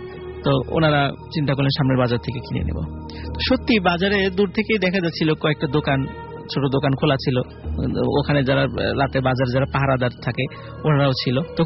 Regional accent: Rajbari, Dhaka Division, Bangladesh; আমার বাসা তো রাজবাড়ি, আমি রাজবাড়ি থেকে আসছিলাম

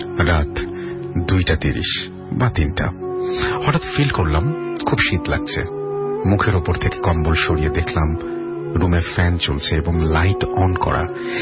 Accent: Natore, Rajshahi Division, Bangladesh; now in Dhaka, Bangladesh; তখন আমি আমার গ্রামের বাড়িতে অর্থাৎ নাটোরে গ্রামে

